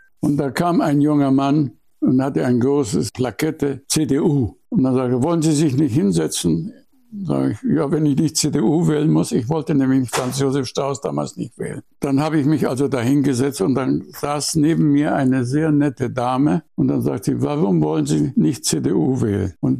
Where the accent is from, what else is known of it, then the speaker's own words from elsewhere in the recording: Munich, Bavaria, Germany; born there; now in Schleswig-Holstein, Germany; Gut, geboren bin ich in München. Ich fühle mich aber ehrlich gesagt, obwohl ich mich natürlich verbunden fühle mit meiner Geburtsstadt, das ist selbstverständlich, aber zu Hause bin ich hier in Schleswig-Holstein.